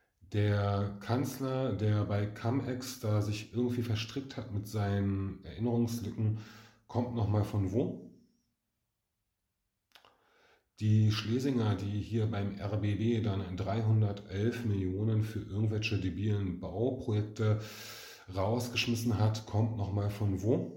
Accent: Berlin, Germany; wenn ich als Berliner

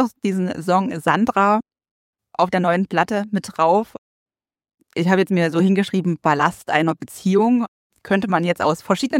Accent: Chemnitz, Saxony, Germany; ich komme ja aus Chemnitz, also aus dem Osten der Republik.

